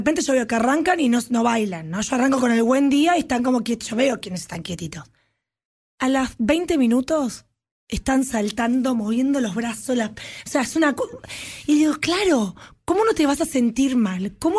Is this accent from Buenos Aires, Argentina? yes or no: yes; Buenos Aires, Argentina; Yo vengo del barrio de Saavedra.